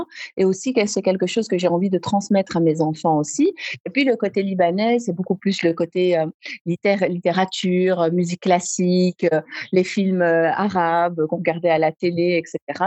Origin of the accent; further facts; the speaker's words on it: Brussels, Brussels-Capital Region, Belgium; maman est marocaine, papa est libanais et je suis née et j'ai grandi à Bruxelles.